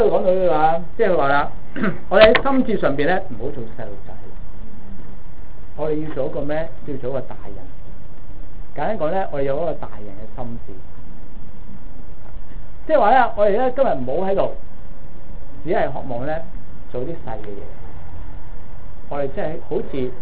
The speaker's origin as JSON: {"language": "Cantonese", "country": "Malaysia", "said": "我哋係中國人啦，啱先。我哋馬來西亞喎，啊，馬來西亞啲人都識講廣東話喎，都識㗎。"}